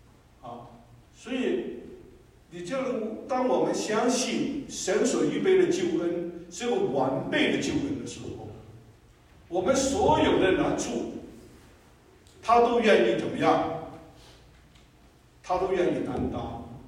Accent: Guangdong, China; 我广东人就在最怕一种动物是什么？

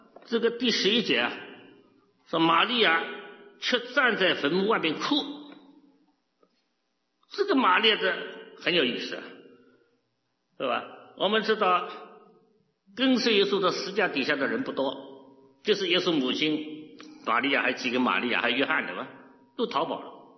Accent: China; 我们中国人的一生就是哭啊

